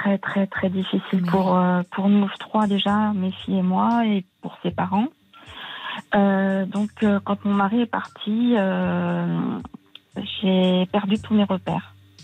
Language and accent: French; Algeria; born there; moi, je suis née en Algérie.